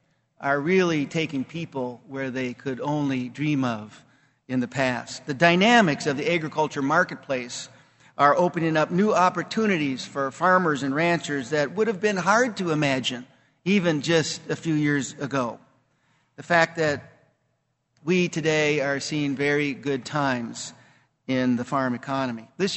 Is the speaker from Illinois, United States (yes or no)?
no; North Dakota, United States; You know, I'm from North Dakota, so it's always nice to see trees and things like that.